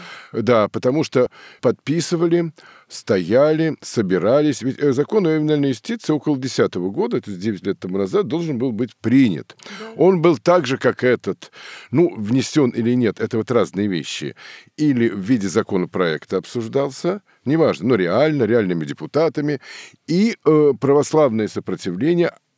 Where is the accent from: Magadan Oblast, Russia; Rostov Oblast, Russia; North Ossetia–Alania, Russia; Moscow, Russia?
Moscow, Russia; потому что я москвич